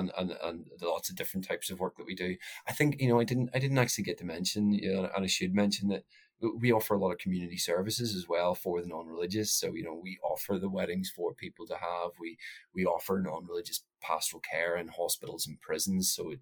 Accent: Northern Ireland, United Kingdom; because I'm from Northern Ireland

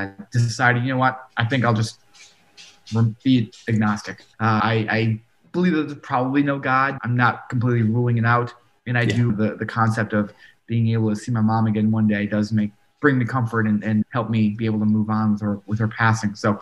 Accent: Midwest, United States; The United States is a fairly religious place. I grew up in the Midwest, where it's a pretty religious part of the country.

